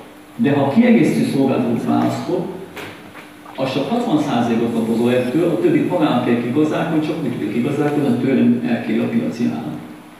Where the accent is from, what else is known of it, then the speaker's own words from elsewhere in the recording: Szombathely, Vas, Hungary; Mondjuk a szememmel van probléma, hogy ugyanígy mehetnék Szombathelyi vagyok.